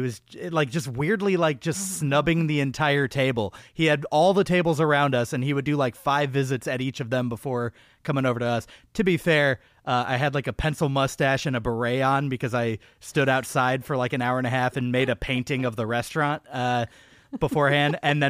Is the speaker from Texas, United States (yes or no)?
yes; Austin, Texas, United States; I spent a large part of my childhood in Austin, Texas, where there's just a ton of Chili's around